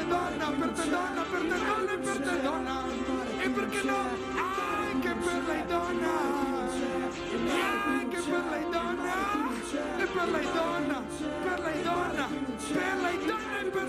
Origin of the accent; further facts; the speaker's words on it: Brescia, Lombardy, Italy; poi sono sceso per la mia Brescia e mi sono fatto tutta la pianura padana senza arrivare al mare